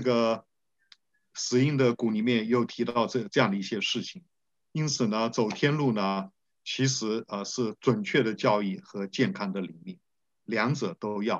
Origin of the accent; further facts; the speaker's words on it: Zhejiang, China; 包括我家乡在内哈，富春江这一带啊，这整片浙江的这个西部这边呢